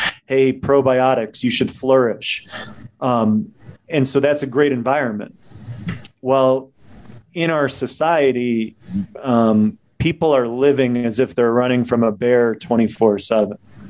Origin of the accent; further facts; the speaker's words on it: Chicago, Illinois, United States; now in Bozeman, United States; I'm from Chicago, but I moved to Bozeman last year, Montana. So I live in Montana now.